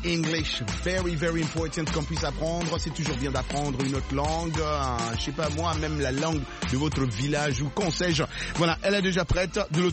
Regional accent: Pointe-Noire, Kouilou, Republic of the Congo; VO Afrique est devenue la radio la plus écoutée que même RFI ici chez nous à Pointe-Noire.

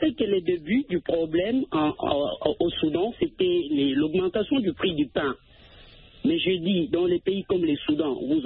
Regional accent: DR Congo; chez nous en RDC

